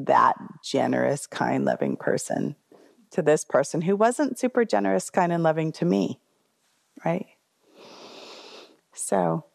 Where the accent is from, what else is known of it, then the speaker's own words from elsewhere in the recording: United States; There's privilege. I'm an American. In America, we get these things.